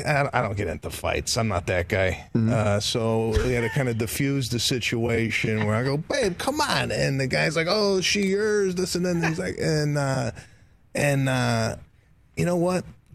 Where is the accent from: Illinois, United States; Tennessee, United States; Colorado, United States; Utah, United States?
Illinois, United States; Chicago; I used to read the Daily Herald. I grew up in Chicago.